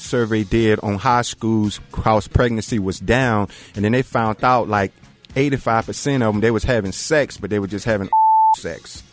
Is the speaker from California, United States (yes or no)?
no; Andalusia, Alabama, United States; Andalusia, Covington County.